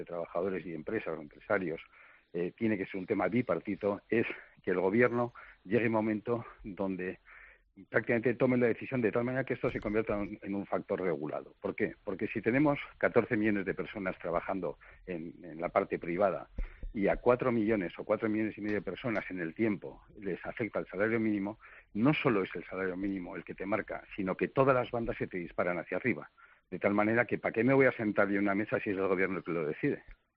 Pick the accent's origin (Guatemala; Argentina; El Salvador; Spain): Spain; los inversores somos españoles.